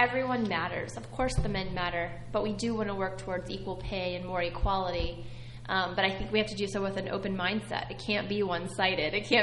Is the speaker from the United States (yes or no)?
yes; Texas, United States; I'm from Texas, and in the South, you get married right out of college, and you have babies, you know, in your mid-20s, late 20s at the latest